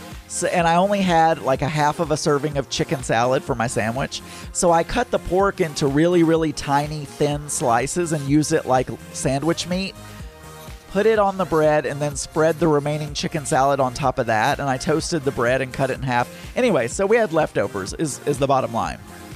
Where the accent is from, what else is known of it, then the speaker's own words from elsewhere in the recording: the South, United States; accent: Southern; I also don't hear my own Southern accent, which I know I've got.